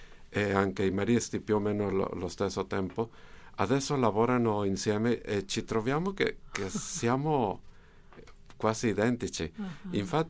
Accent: Mexico; also born or lived in Japan; Ma diciamo, sono messicano, però ho lavorato quasi tutta la vita in Giappone, quindi...

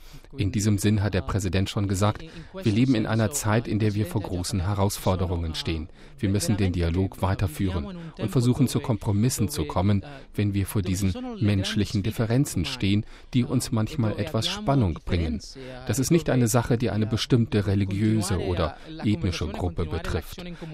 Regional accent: United States; Als Amerikaner bin ich heute sehr stolz, mit den anderen Amerikanern diese große Nation und diesen demokratischen Prozess zu teilen.

